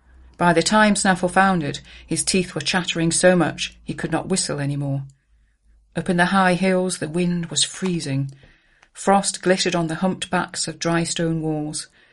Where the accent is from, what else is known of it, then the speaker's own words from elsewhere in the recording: Berwick-upon-Tweed, North East England, United Kingdom; the Earthside town where they go to learn how to deliver dreams is my hometown of Berwick-upon-Tweed.